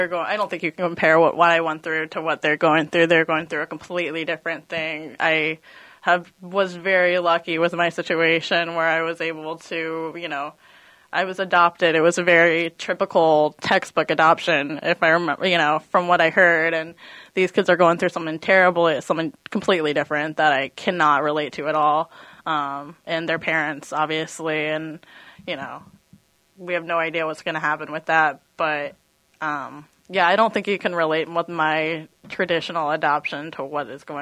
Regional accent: Iowa, United States; And I'm like, oh, I grew up in Iowa.

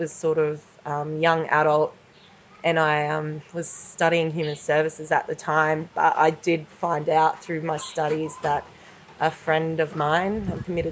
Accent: Ipswich, Queensland, Australia; because I'm from Ipswich, Queensland.

